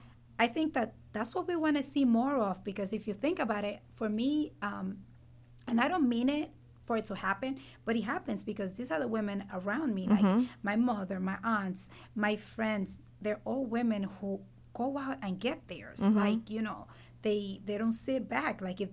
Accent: New York, United States; But it's funny that you say that because I grew up in New York.

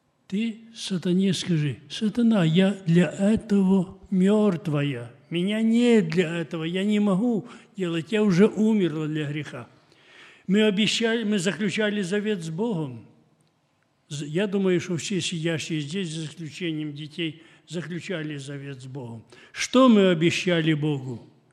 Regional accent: Moldova; я сам с Молдавии

